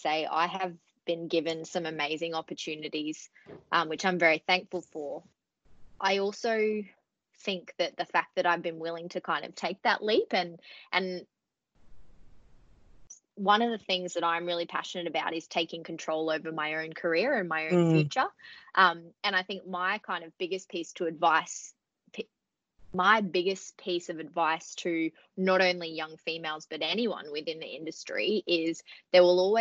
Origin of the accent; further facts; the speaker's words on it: Queensland, Australia; I grew up in Queensland and I'd never lived in Victoria until last year.